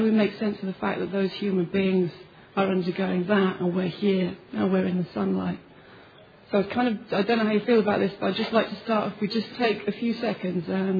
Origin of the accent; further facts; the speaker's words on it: United Kingdom; I come from Britain, I come from a very small part of the fellowship in northeast England